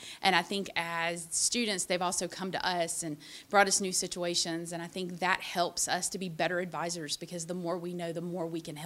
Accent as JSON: {"language": "English", "region": "South Carolina", "country": "United States", "moved": "as an adult", "lives_now": "Tennessee, United States", "said": "I relocated to Tennessee from South Carolina."}